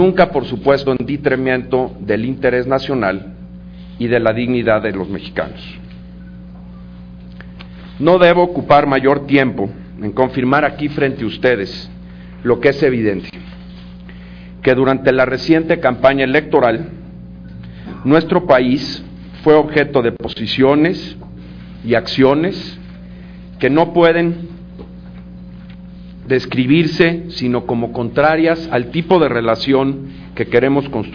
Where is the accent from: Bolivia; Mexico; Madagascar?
Mexico; Naturalmente, lo que nos ocupa como mexicanos